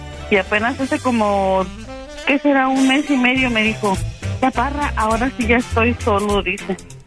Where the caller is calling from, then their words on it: Veracruz, Mexico; Soy de Veracruz, Panda.